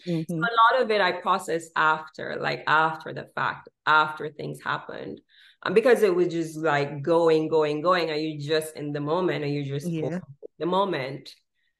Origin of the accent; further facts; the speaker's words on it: Westmoreland, Jamaica; a beautiful place. I'm from Westmoreland.